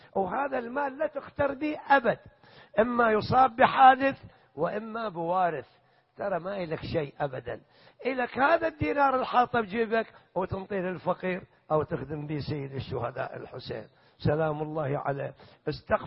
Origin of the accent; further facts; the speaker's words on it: Iraq; وأنا ابن العراق وأشوف المجتمع هذا وهاي العشائر